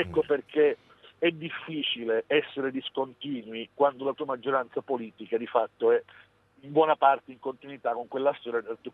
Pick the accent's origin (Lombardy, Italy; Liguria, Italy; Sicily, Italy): Sicily, Italy; Palermo; da palermitano, se posso dire